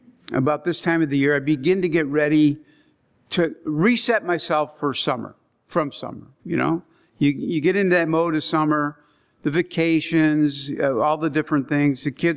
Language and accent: English; Chicago, Illinois, United States; You know, I grew up in Chicago.